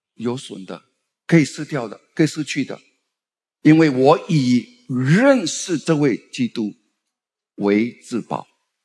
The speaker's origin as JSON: {"language": "Chinese", "country": "Singapore", "tie": "born or raised there", "said": "就好像我是新加坡人的道地的新加坡人，没有，我才本地生的"}